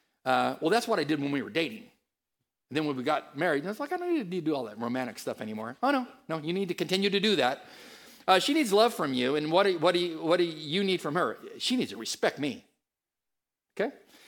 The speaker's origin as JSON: {"language": "English", "town": "San Diego", "region": "California", "country": "United States", "tie": "born or raised there", "said": "First one is from a couple from San Diego, my hometown"}